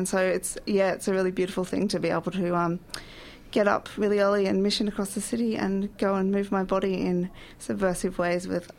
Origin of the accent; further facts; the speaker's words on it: Lismore, New South Wales, Australia; now in Melbourne, Australia; I guess I grew up in Lismore, so I was there since I was 14.